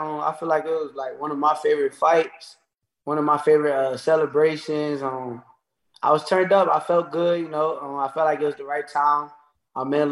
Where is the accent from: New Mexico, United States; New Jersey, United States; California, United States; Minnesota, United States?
New Jersey, United States; I'm from Jersey, but I'm an Eagles fan.